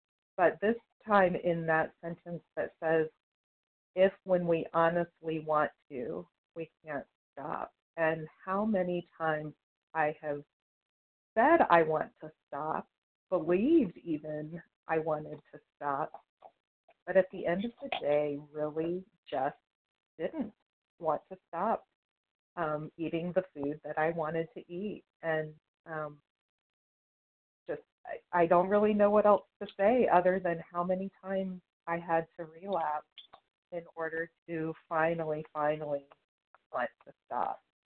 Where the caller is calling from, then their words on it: West Virginia, United States; I'm calling from the Eastern Panhandle of West Virginia, where we honor the Massawomic as the earlier inhabitants of this land.